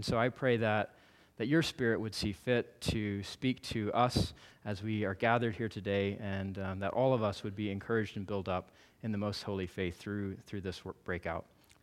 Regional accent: Florida, United States; now in Boston, United States; which means I live in Boston right now with my wife and three children. I have three little boys. I was from Florida before that.

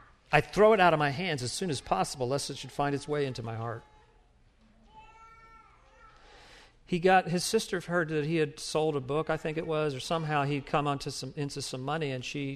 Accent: United States; is that realization that, I'm an American. I want to get my stuff. I want to have my nice house.

